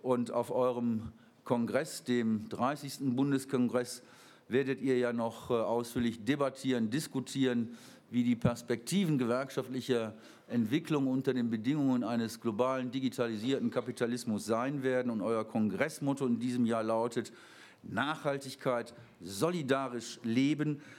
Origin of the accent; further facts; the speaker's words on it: North Rhine-Westphalia, Germany; ich komme ja aus dem Bergischen Land und wir waren immer in Solingen in den Naturfreundehäusern